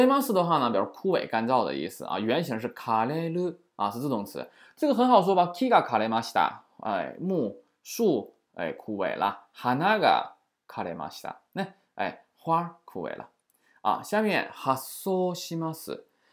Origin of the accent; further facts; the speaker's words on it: Shenyang, Liaoning, China; 我是什么呀？辽宁人，对吧？在辽宁我是沈阳人，但你在外国的话，你就是中国人